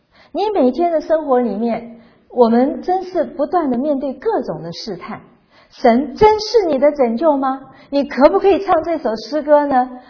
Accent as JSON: {"language": "Chinese", "country": "China", "said": "所以我们中国人有一句话说无事不登三宝殿"}